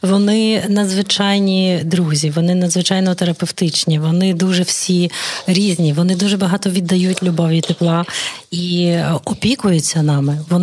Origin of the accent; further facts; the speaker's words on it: Lviv, Lviv Oblast, Ukraine; Місті – це моє рідне місто Львів, і я повернулася, оскільки досить складно все було організовувати дистанційно.